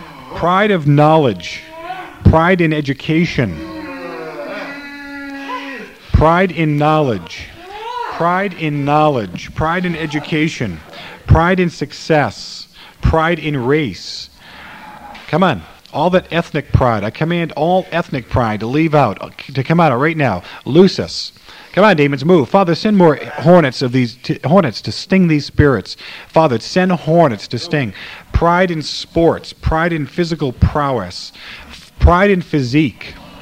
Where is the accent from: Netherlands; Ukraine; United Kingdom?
Ukraine; now in United States; Ukrainian pride, American pride, Ukrainian pride. I'm from Ukraine.